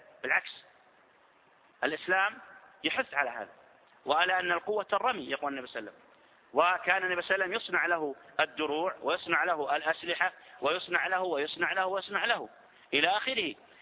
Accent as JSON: {"language": "Arabic", "country": "Saudi Arabia"}